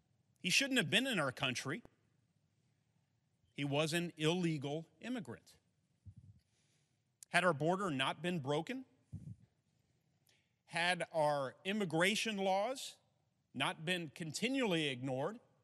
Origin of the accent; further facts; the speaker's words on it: Indiana, United States; Cities in my home state of Indiana.